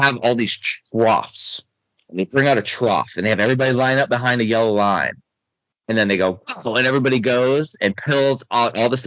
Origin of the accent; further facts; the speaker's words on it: Georgia, United States; Like I'm telling you, I came from Georgia. There was a damn desert of retro games in Georgia.